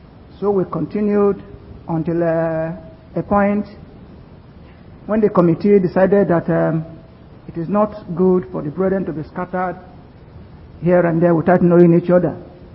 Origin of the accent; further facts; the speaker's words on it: Wore, Delta, Nigeria; I come from Wore class. Wore is in Delta State in Nigeria, West Africa.